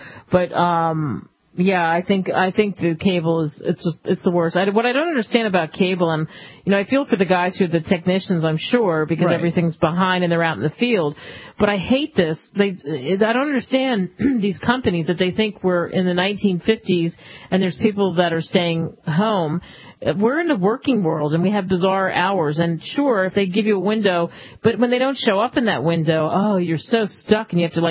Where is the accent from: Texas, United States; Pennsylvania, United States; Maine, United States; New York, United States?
Pennsylvania, United States; Philadelphia; growing up in Philadelphia